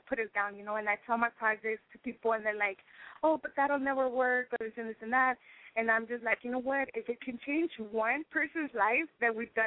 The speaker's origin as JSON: {"language": "English", "town": "Las Vegas", "region": "Nevada", "country": "United States", "tie": "born or raised there", "lives_now": "Houston, United States", "said": "You know, I stay posted up here in Houston. And, you know, my hometown is Vegas, you know, Las Vegas is 702."}